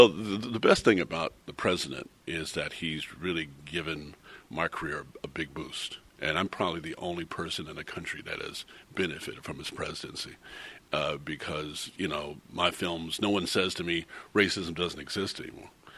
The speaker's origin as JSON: {"language": "English", "town": "Junction City", "region": "Kansas", "country": "United States", "tie": "born or raised there", "said": "Well, growing up in Junction City was a great place to grow up because, very diverse city."}